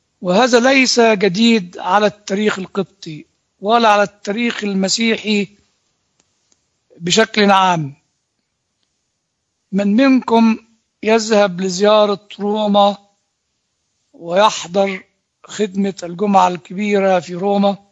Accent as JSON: {"language": "Arabic", "country": "Egypt", "said": "وأنا كمصري وكإنسان ولدت وعشت في كنيستنا القبطية الأرثوذكسية،"}